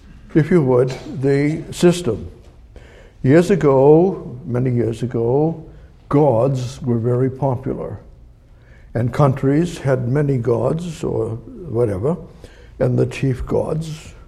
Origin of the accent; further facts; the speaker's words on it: Somerville, Massachusetts, United States; also born or lived in California; Years ago, before I went to California, I was raised in Somerville, and that was, and the corruption as a little, as a boy, I grew up.